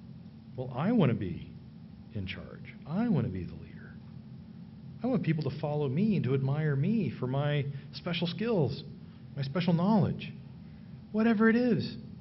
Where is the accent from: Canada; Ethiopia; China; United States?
United States; the South; I grew up in the South, and Sundays were a big television, you know, day.